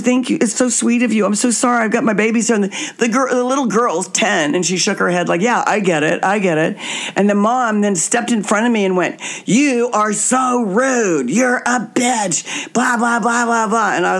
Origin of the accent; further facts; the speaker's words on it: Wichita, Kansas, United States; But let's say I'm in a store in my hometown of Wichita, Kansas. That's where we're broadcasting from right now.